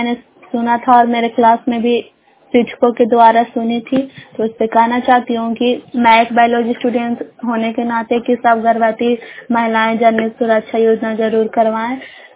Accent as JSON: {"language": "Hindi", "town": "Bairiganj", "region": "Bihar", "country": "India", "said": "ग्राम बैरीगंज post मकरौता जय नालंदा की निवासी हूँ और मैं क्लास 12th में पढ़ती हूँ।"}